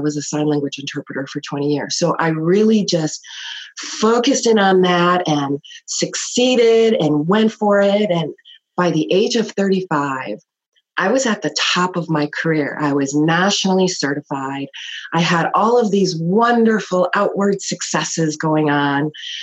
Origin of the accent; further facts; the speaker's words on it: Chicago, Illinois, United States; You know, I grew up in Chicago. I was one of several kids.